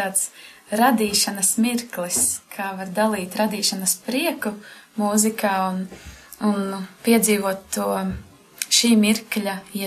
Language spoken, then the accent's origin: Latvian; Riga, Latvia; un es esmu no Latvijas, no Rīgas